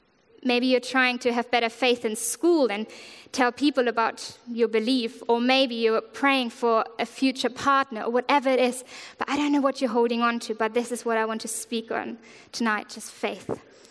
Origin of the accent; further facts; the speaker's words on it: Germany; English is a second language; now in England, United Kingdom; I've been in England for 4 years now, but hence to my weird accent, I'm actually from Germany.